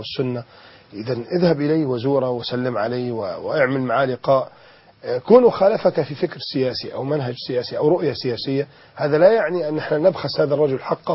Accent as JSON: {"language": "Arabic", "town": "Alexandria", "region": "Alexandria Governorate", "country": "Egypt", "tie": "born there", "said": "أنا من مواليد الأسكندرية، أطرق باب الأربعين هذه السنة"}